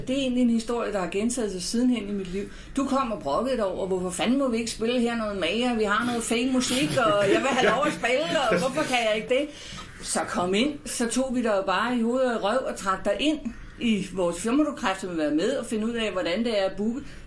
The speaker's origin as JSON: {"language": "Danish", "town": "Copenhagen", "region": "Capital Region of Denmark", "country": "Denmark", "said": "Svendborg var det første by, jeg sådan set boede i uden for København"}